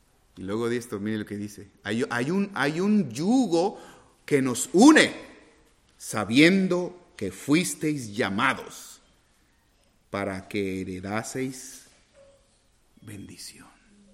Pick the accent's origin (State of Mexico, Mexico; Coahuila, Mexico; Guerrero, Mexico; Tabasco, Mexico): Tabasco, Mexico; Soy tabasqueño como el presidente